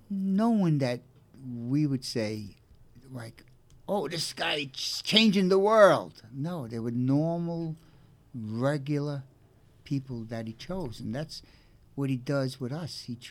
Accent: Brooklyn, New York, United States; But of course, you know, I'm from Brooklyn. I'm not that elegant.

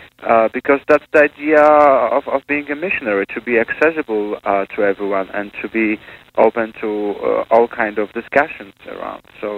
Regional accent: Poland; now in Beirut, Lebanon; I'm originally from Poland.

